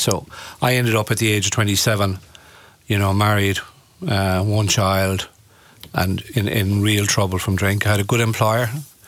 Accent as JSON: {"language": "English", "town": "Tarbert", "region": "County Kerry", "country": "Ireland", "tie": "born there", "said": "I was born in Tarbert, right? And back in 1950, so that brings me up to 75 this year"}